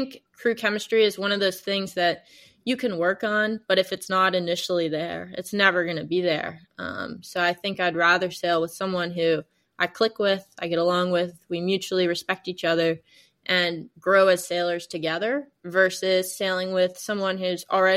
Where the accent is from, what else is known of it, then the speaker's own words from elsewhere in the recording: Gulf Coast, United States; The Viper was kind of my main boat growing up on the Gulf Coast.